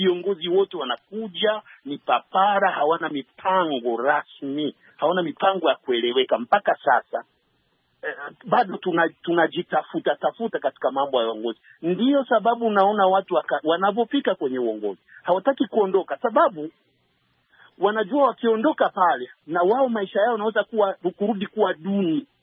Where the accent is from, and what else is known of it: Burundi